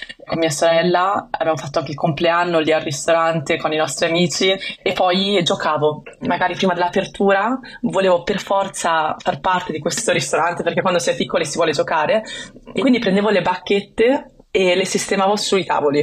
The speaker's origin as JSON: {"language": "Italian", "town": "Wenzhou", "region": "Zhejiang", "country": "China", "lives_now": "Italy", "said": "viene fuori che noi veniamo da Wenzhou"}